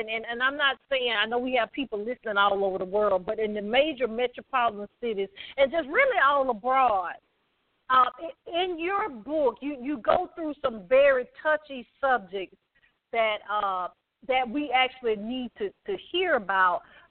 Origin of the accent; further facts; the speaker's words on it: Southern United States, United States; I'm from the South, so we used to say this thing, whatever happened, you know, in the house, stayed in the house